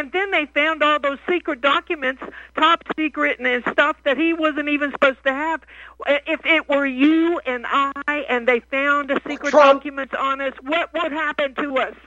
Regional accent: Oklahoma, United States; and I'm from Oklahoma, where we all used to, you know, back, I wasn't alive at that time, but the West was the Wild West

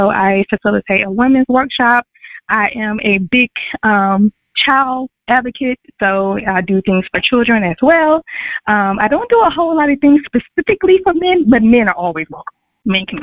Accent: Mobile, Alabama, United States; now in Virginia, United States; I don't claim it as the South because I'm from Mobile, Alabama, where it's really, really South.

